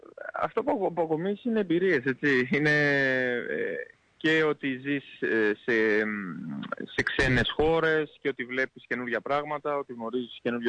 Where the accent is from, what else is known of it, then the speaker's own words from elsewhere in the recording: Kilkis, Central Macedonia, Greece; Επειδή ήμουν το πιο ψηλό παιδί στην πόλη μου στο Κιλκής